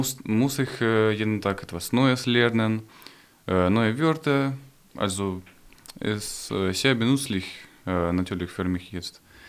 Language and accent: German; Ukraine; German is a second language; ich war fast ganze Leben in Ukraine gelebt. Aber um 15 Jahre alt, glaube ich, bin ich nach Österreich gekommen